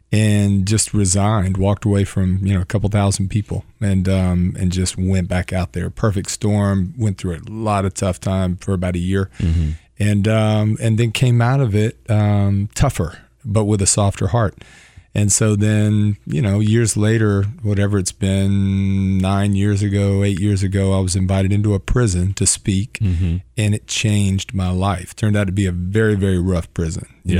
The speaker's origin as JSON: {"language": "English", "town": "Atlanta", "region": "Georgia", "country": "United States", "tie": "born or raised there", "said": "I grew up in Atlanta. Been here my whole life, right?"}